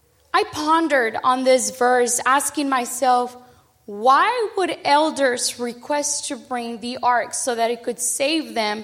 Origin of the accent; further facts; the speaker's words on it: Texas, United States; I'm from Texas, so yeah.